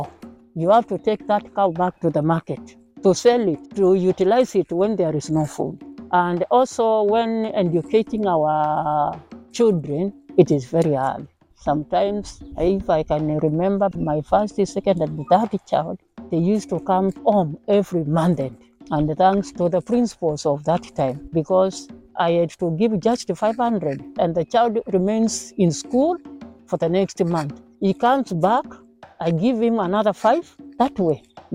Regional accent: Siedha, Kenya; from Kiangin location, Kiangin sub-location, Siedha village.

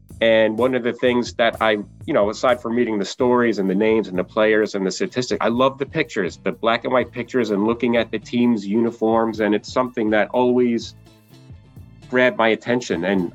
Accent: Brooklyn, New York, United States; born there; I'm originally a New Yorker. I was born in Brooklyn

